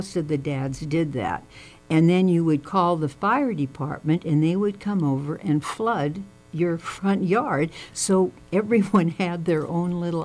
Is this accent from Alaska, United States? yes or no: yes; Fairbanks, Alaska, United States; Well, you asked me the other day, Joni, about growing up in Fairbanks.